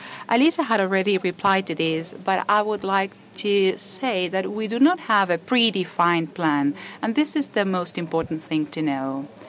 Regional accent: Benin; I'm from Benin, and I have a question.

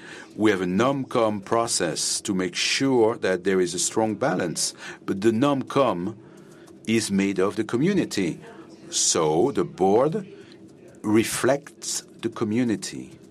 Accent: Tunisia; I am from, I'm a lawyer from Tunisia

